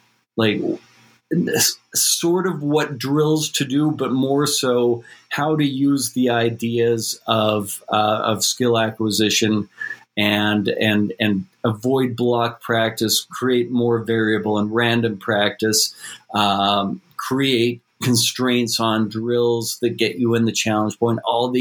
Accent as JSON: {"language": "English", "country": "Canada", "said": "as a Canadian"}